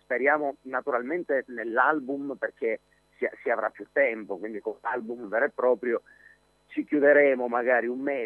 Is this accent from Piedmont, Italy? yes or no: no; Acri, Calabria, Italy; cerchiamo di vivere questo momento come un momento di aggregazione nostra, del nostro paese, di Acri, e in questo cerchiamo di dare tutti quanti un piccolo contributo